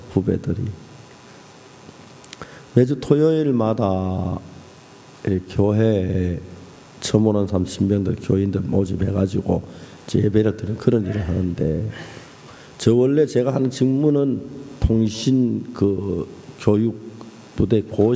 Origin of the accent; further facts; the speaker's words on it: Seonsan, North Gyeongsang, South Korea; 경북 선산 사람 혹시 있어? 물어봤어요. 제 고향이 선산이니까